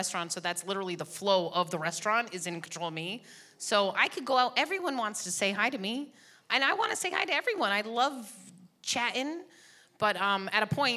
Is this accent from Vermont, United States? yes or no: yes; Vermont, United States; I mean, growing up in Vermont, it's apples, right?